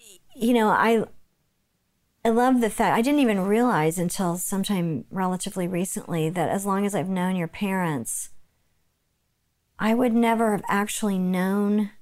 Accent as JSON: {"language": "English", "town": "Oklahoma City", "region": "Oklahoma", "country": "United States", "tie": "born or raised there", "said": "because I grew up in Oklahoma City"}